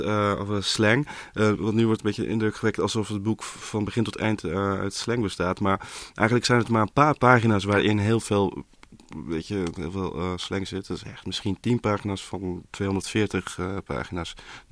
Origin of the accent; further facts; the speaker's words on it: Amsterdam, North Holland, Netherlands; ik ben in Amsterdam-West opgegroeid met voornamelijk Marokkaanse en Turkse mensen om me heen.